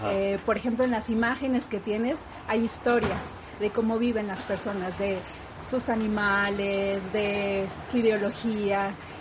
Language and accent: Spanish; Oaxaca, Mexico; Sí, yo soy de aquí de Oaxaca